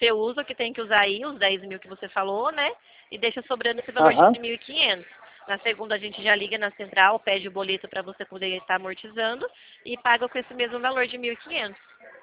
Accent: Limeira, São Paulo, Brazil; Eu sou aqui de Limeira.

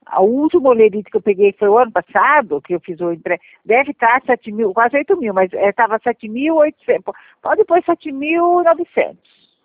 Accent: Itapira, São Paulo, Brazil; born or raised there

